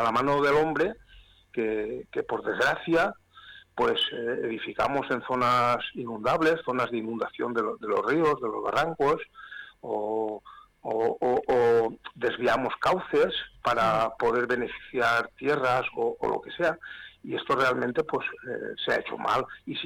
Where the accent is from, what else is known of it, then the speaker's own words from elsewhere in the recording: Alberic, Valencian Community, Spain; yo soy de Alberic, que es un pueblo que está situado en la Ribera Alta, a orillas del río Júcar